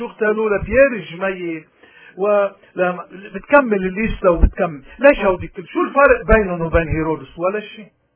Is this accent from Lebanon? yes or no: yes; Lebanon; عندنا بلبنان مليونين لاجئ سوري